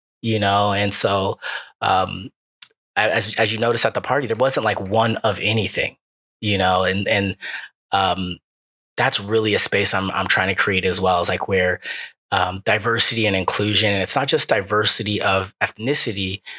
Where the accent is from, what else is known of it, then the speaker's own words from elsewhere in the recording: Los Angeles, California, United States; And I grew up in Los Angeles, so I want the makeup of the play to look like the makeup of Los Angeles